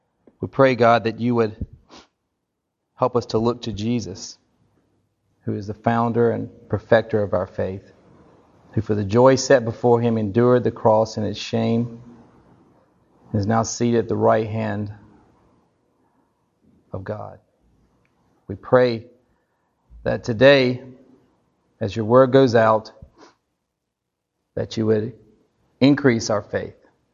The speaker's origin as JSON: {"language": "English", "country": "United States", "said": "because I'm an American. And Americans, we're go-getters."}